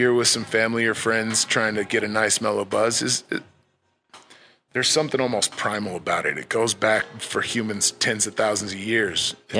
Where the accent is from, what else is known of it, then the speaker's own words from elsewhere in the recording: Idaho, United States; also born or lived in California, United States; I spent most of my life living in Idaho, between Idaho Falls and Boise. I was born in California, but left when I was still an infant.